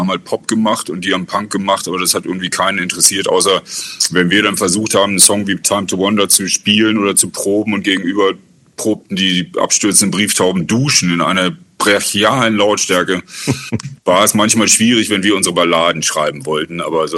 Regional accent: Hamburg, Germany; ich bin in Hamburg zur Schule gegangen, habe da auch Abi gemacht

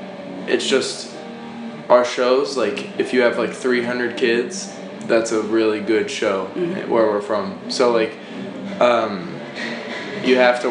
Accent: Louisville, Kentucky, United States; No, we're from Louisville, Kentucky.

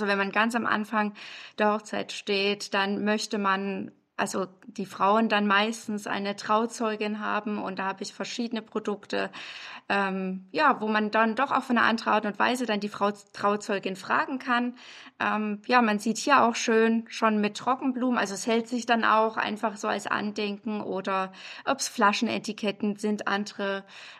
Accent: Dresden, Saxony, Germany; Ich bin aus Dresden.

